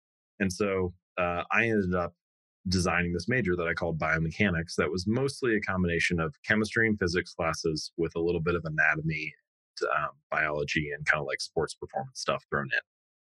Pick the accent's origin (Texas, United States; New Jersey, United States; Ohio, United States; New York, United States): Ohio, United States; Hamilton; Well, I grew up in Hamilton, Ohio, which is a smallish town, just a little bit north of Cincinnati.